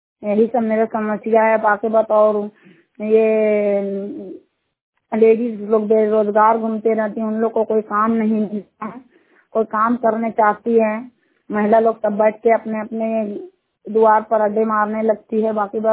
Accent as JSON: {"language": "Hindi", "town": "Katkamdag", "region": "Jharkhand", "country": "India", "said": "ग्राम हाता मेरी का रहने वाला हूँ। मेरा पंचायत कटकमदा, मेरा ब्लॉक कटकमदा, पोस्ट सुल्ताना, जिला हजारीबाग। हम अपने ग्राम हाता मेरी से बोल रहे हैं।"}